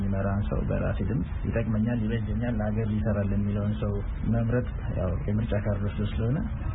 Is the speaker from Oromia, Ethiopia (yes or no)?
yes; Ambo, Oromia, Ethiopia; እዚሁ አምቦ ከተማ ተወልጄ ነው ያደኩት።